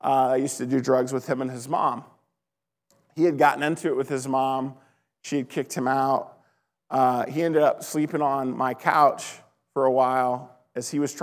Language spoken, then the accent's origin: English; Little Rock, Arkansas, United States; I grew up some in Little Rock, mostly in Little Rock in Arkansas, but then I got kicked out of school because I got into drugs when I was like 15, and I moved to this little town called Searcy